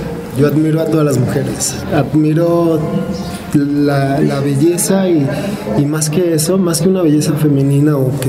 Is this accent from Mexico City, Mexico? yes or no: yes; Mexico City, Mexico; Soy de la Ciudad de México